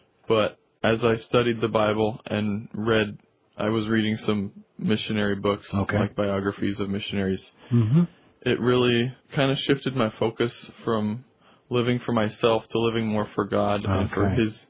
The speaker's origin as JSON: {"language": "English", "region": "Iowa", "country": "United States", "tie": "born or raised there", "said": "Okay, well, I grew up in Iowa, actually."}